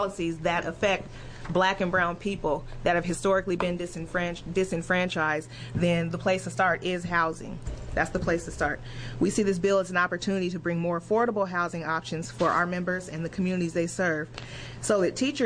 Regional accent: Portland, Oregon, United States; And also, I grew up in North Portland, so I've been able to see it all.

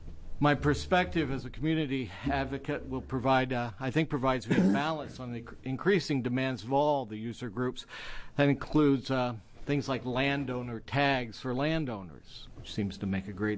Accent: Astoria, Oregon, United States; I'm from Astoria, Oregon. As a lifelong fisherman and hunter, you know, I really feel blessed to live in Oregon.

